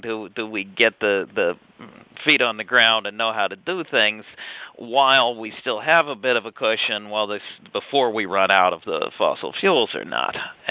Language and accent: English; Pennsylvania, United States; you know, I come from Pennsylvania.